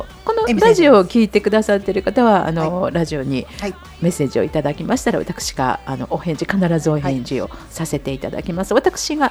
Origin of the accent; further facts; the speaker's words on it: Kansai, Japan; accent: Kansai; 私たち、ね、関西出身なの で